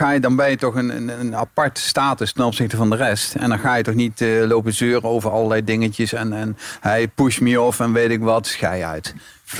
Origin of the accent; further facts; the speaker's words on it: Netherlands; Nee, daar moeten we als Nederlanders toch trots op zijn.